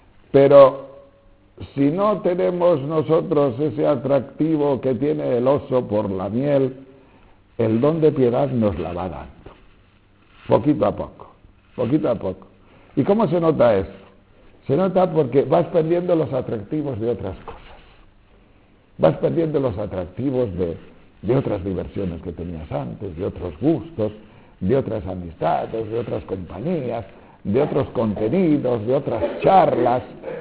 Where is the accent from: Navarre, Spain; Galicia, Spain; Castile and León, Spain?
Castile and León, Spain; León; Ya sabéis que a los osos les gusta mucho la miel, por mi tierra de León hay osos